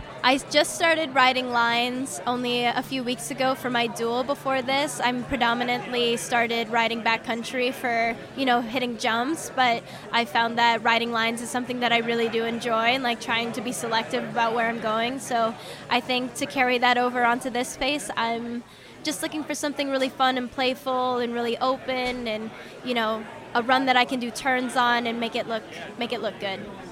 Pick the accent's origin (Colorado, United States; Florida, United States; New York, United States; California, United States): California, United States; San Clemente; I'm from San Clemente, California.